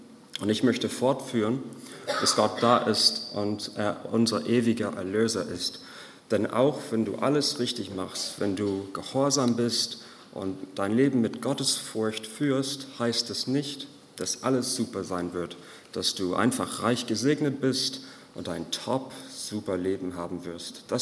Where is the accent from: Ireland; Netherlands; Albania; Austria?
Ireland; German is a second language; ich mache weiter mit der Predigt. Falls jemand sich kurz wundert an der Aussprache, ich bin Ire und manchmal ist meine Aussprache nicht ganz so sauber